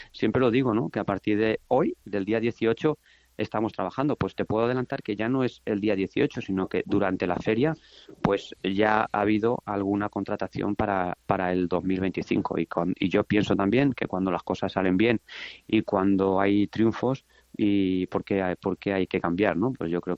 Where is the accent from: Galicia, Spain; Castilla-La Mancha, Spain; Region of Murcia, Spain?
Castilla-La Mancha, Spain; Albacete; pues soy de aquí, para mi tierra. Si en todas las plazas que llevo le pongo esa ilusión, no te quiero ni contar lo que es para mí Albacete